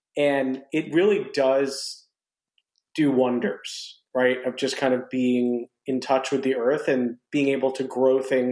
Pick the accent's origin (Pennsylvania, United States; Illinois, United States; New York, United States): New York, United States; New York City; now in East Hampton, United States; And I grew up in New York City, like born and raised on 27th Street. And, you know, I live in East Hampton now.